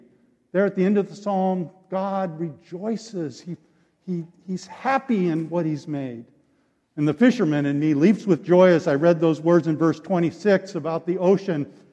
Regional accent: California, United States; One cause of my childhood asthma was growing up near Los Angeles in the 1960s.

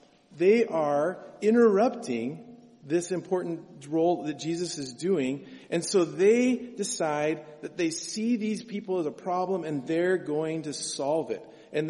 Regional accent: Medford, Oregon, United States; When I was younger, I grew up in Medford down in southern Oregon, and I had a lot of family around.

